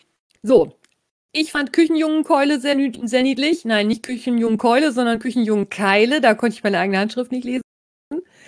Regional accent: North Rhine-Westphalia, Germany; Ich komme aber lieber aus Ostwestfalen als aus dem südlichen Landkreis Osnabrück.

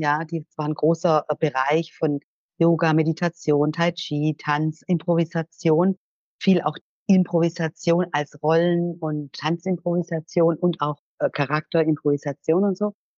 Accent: Germany; Sizilien ist ein Teil meiner Heimat. Das ist der Ort Cefalù, wo mein Vater herkommt. Und ich bin, seitdem ich 3 Monate alt bin, bin ich immer auch hier. und aber in Deutschland aufgewachsen.

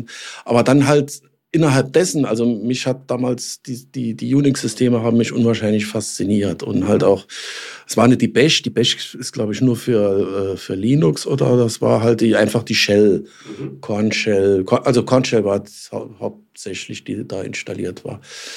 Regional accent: Saarbrücken, Saarland, Germany; Ich komme geboren in Saarland, Saarbrücke, dort auch Schule gemacht und alles.

